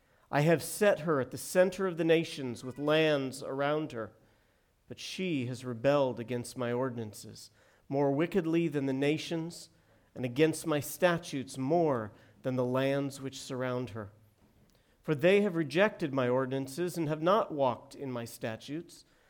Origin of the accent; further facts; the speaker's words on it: San Diego, California, United States; Now, growing up in San Diego, we had an additional season you might not be aware of, or you may.